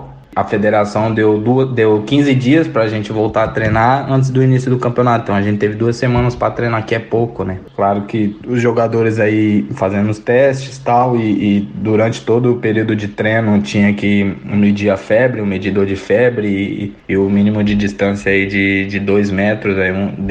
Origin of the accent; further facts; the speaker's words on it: São Paulo, Brazil; also born or lived in Bahia; now in Itajaí, Brazil; Eu sou baiano, né, natural da Bahia, mas minha família foi quando eu tinha 2, 3 meses de nascido, minha família foi para São Paulo, onde eu fui criado, né? Então minha família toda é de São Paulo